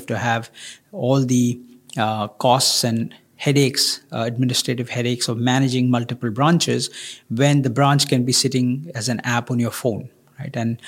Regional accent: India; I come from India. You know, 20 years ago, India had only 30 million telephone lines.

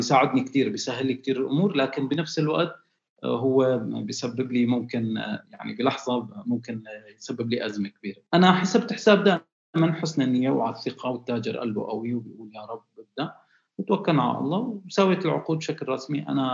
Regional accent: Raqqa, Raqqa Governorate, Syria; أنا طبعا من سوريا من الرقة، والمدينة هي مثل ما بقول نحن بنتميز بالموضوع الشعر وموضوع كأمور أدبية.

